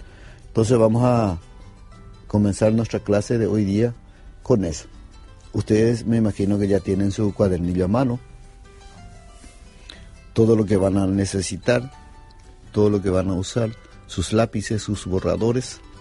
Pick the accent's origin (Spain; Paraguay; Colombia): Paraguay; nosotros como paraguayos nos enfrentamos a 3 países, contra 3 países unidos.